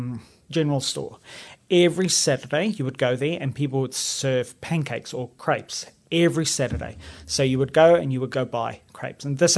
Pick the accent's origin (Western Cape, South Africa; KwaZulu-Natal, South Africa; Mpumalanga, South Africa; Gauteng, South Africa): Gauteng, South Africa; Vereniging; born there; Okay, so I was born in Midrand area of South Africa, so it's in the middle, in a town called Vereniging. I think the name has changed since, but that's where I was born, and it's in the Free State